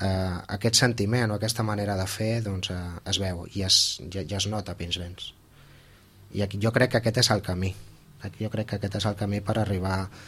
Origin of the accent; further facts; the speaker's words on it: Santa Coloma, Catalonia, Spain; Jo sóc natural de Santa Coloma